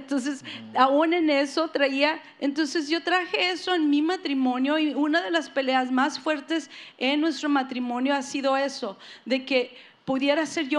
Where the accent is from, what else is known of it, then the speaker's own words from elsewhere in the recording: Ciudad Juárez, Chihuahua, Mexico; yo creciendo, crecí en una infancia en Ciudad Juárez, Chihuahua, México.